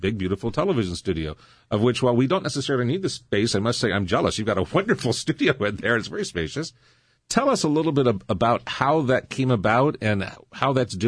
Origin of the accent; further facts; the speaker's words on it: Ohio, United States; born there; but I was born in the Barberton, Maslin, Canton area myself, which is not far from where Mother Angelica comes.